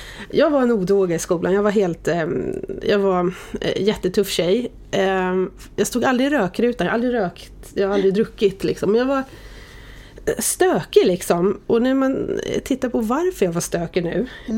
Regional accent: Oxelösund, Södermanland, Sweden; Ja, jag är född och uppvuxen i Oxelösund, som ligger utanför Nyköping.

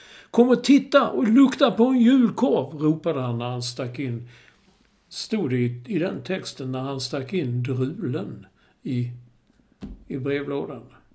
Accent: Malmö, Skåne, Sweden; Jag är en Malmöbo kan man säga.

